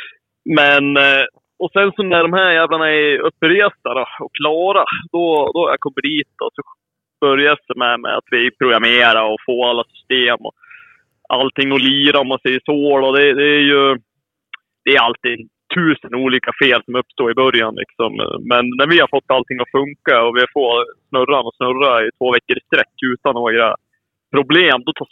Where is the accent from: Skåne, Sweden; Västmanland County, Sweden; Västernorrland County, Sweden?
Västernorrland County, Sweden; Sundsvall; Jag är från Sundsvall.